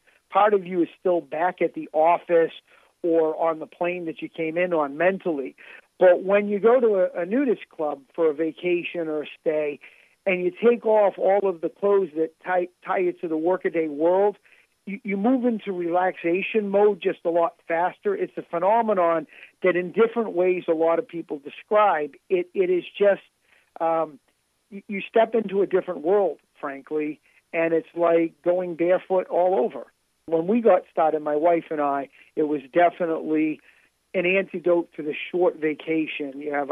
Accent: Massachusetts, United States; I'm originally from Massachusetts, south of Boston.

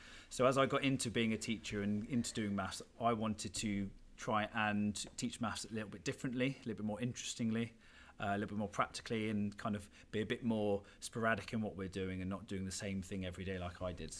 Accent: Bournemouth, South West England, United Kingdom; I grew up in Bournemouth, which is on the south coast. I was there for quite a few years, then moved around a little bit, but yeah, all of the schools I went to was in Bournemouth. And yeah, my parents still live there.

